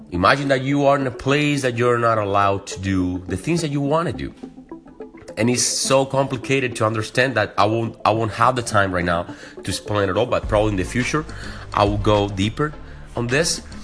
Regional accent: Havana, Cuba; now in California, United States; I live in California, but I was born and raised in Havana, Cuba.

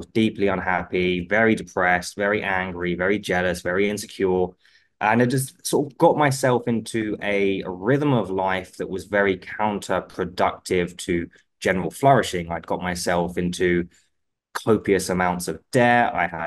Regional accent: London, United Kingdom; So, I suppose a little bit about me is at the time of the recording, I'm 33 years old. I am from London, England.

